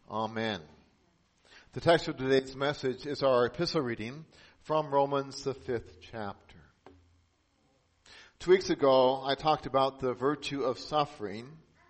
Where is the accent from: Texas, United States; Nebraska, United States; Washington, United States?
Nebraska, United States; you've also heard about the tremendous flooding that's taking place in my home state of Nebraska.